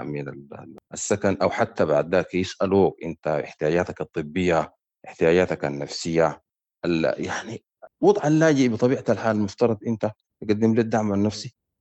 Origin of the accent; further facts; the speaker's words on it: Sudan; now in Libya; أنا جدا من السودان